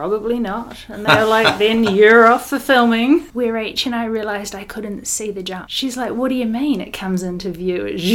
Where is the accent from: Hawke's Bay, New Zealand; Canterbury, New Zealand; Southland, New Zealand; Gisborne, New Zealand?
Hawke's Bay, New Zealand; I'm from rural Hawke's Bay, and snowboarding came to me after a little ski experiences with my family.